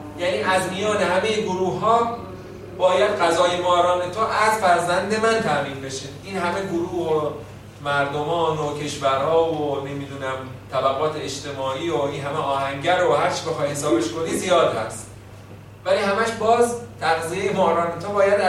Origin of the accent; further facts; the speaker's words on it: Iran; یعنی ما ایرانیان چرا همه بلاها و بیچارگیایی که سر ما میاد، ما کی هستیم؟ ما مثلا ایرانی هستیم.